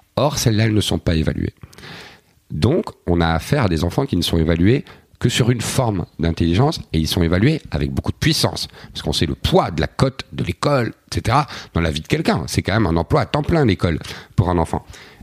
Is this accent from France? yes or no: no; Belgium; je suis Belge